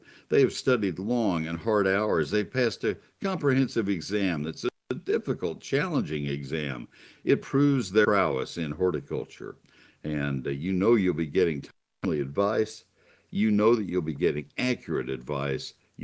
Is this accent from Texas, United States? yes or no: yes; College Station, Texas, United States; now in McKinney, United States; I grew up in Bryan, College Station. Grew up in College Station, but I live in McKinney, north of Dallas.